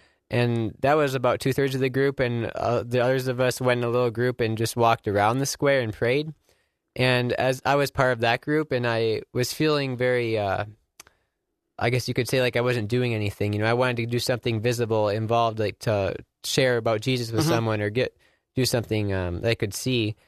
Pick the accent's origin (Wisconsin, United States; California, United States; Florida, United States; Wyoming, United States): Wisconsin, United States; I'm also from Wisconsin.